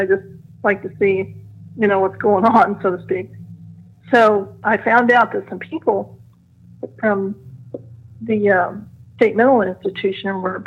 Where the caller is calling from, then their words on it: Indianapolis, Indiana, United States; from Indianapolis.